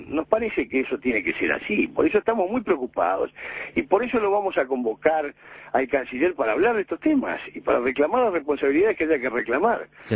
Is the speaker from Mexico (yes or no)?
no; Uruguay; como uruguayo